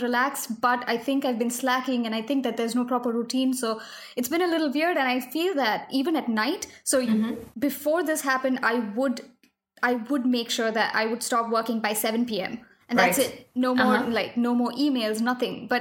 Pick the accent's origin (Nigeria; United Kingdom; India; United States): India; Kerala; because I was raised in the tropics and I was raised in Kerala where it's warm.